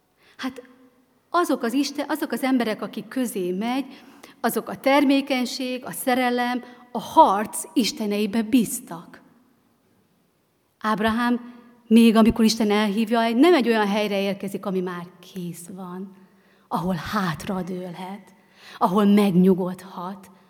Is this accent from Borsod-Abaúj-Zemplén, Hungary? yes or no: yes; Miskolc, Borsod-Abaúj-Zemplén, Hungary; és ugye mi Miskolcról jöttünk